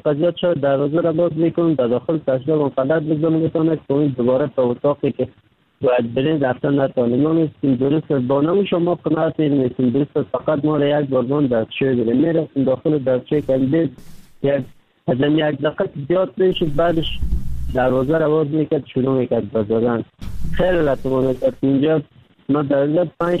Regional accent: Afghanistan; now in Turkey; در مدت 3 سال میشه ترکیه آمدم، از افغانستان 3 سال میشه رکن سیدنم ترکیه هستم. اما از افغانستان آمدم طرف پاکستان آوردم، آمدم از کابل آمدم،

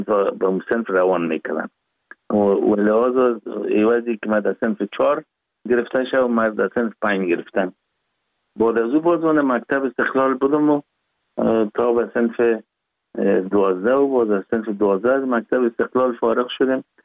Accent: Kabul, Afghanistan; born there; ما 4 ذی‌الحجه 1316 در نوابات دی افغانان کابل تولد شدیم

